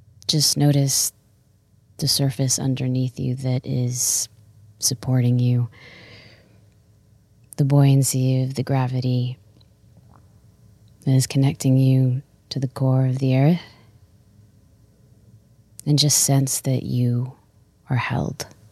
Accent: Saudi Arabia; I grew up in Saudi Arabia and I went to Saudi schools and I studied a very strict religious curriculum.

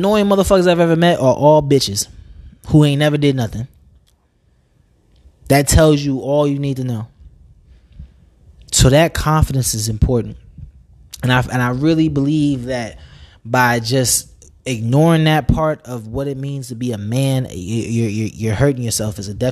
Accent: New York, United States; There was a point in time when I grew up in New York.

